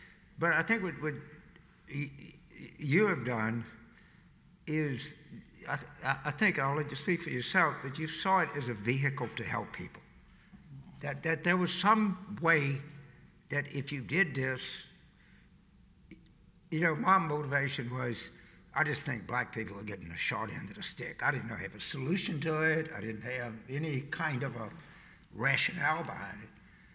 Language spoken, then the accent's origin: English; Louisiana, United States; I was a young boy growing up in South Louisiana.